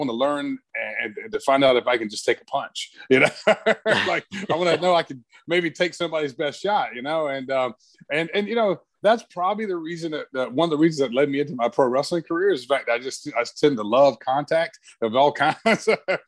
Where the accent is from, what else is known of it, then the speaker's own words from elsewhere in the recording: Brunswick, Georgia, United States; And I grew up in Brunswick, Georgia.